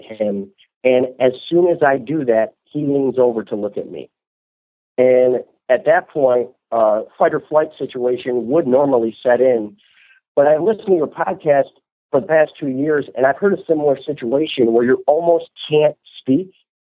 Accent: Toledo, Ohio, United States; Now, I'm from Toledo, Ohio, like I mentioned to you, and we're pretty rich in paranormal sites.

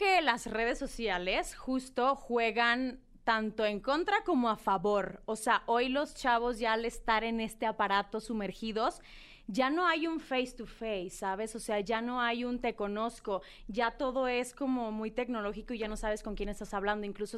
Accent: Culiacán, Sinaloa, Mexico; yo soy una niña de Culiacán, Sinaloa. Pues nada, nací en Culiacán, empiezo a estudiar actuación.

